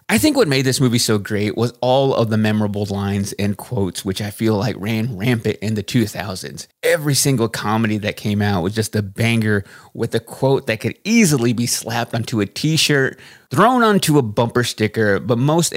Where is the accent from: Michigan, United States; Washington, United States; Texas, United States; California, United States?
Texas, United States; Waxahachie; I knew I wanted to get out of Waxahachie, Texas, my hometown, because for me, I just needed to see the world a little bit more.